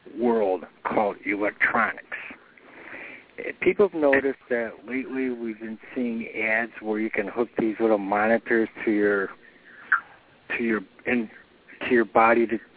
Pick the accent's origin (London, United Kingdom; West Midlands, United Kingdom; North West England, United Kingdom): West Midlands, United Kingdom; Birmingham; now in Maine, United States; from Brum. Where am I at now? I'm in Maine.